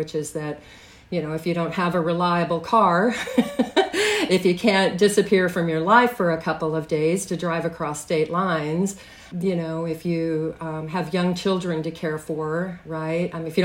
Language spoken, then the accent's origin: English; Odessa, Texas, United States; I went in and put in my street address where I grew up in Odessa. And for women in my hometown